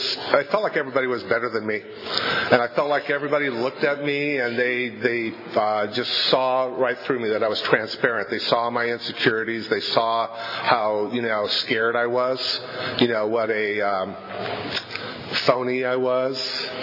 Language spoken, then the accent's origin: English; Fresno, California, United States; Well, I grew up in Fresno, and I'm Italian, Catholic, grew up in a house out in, you know, about 3 miles west of Rodney Park, exactly, actually.